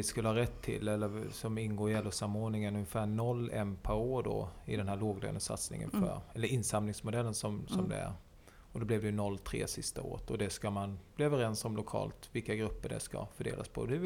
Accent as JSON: {"language": "Swedish", "town": "Braås", "region": "Kronoberg County", "country": "Sweden", "tie": "born or raised there", "said": "jag var hemma i Småland i där jag uppväxt i lilla Braås."}